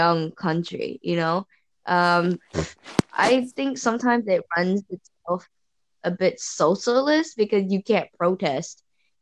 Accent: Texas, United States; Maybe I come from Texas, where it's like the southern thing, where everybody's like, "Hey, how you doing?"

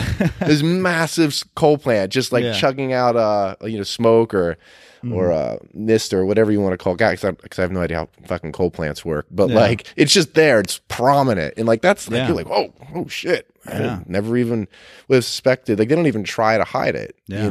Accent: Philadelphia, Pennsylvania, United States; dude, look, I'm from Philly. We throw snowballs at Santa Claus.

